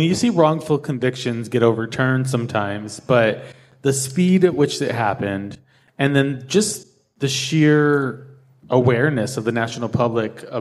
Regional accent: New Mexico, United States; I'm from New Mexico, and this case actually has ties into my home state

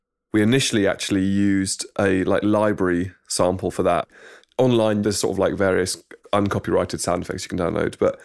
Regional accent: England, United Kingdom; You know, growing up in England, I don't know, you watch a lot of American TV and films and stuff

